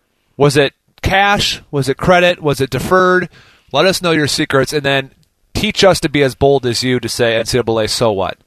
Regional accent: Minnesota, United States; Because I'm come from Minnesota. It's not a football rich.

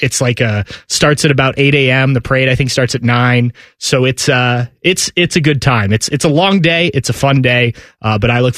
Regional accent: Upper Arlington, Ohio, United States; I grew up in Upper Arlington

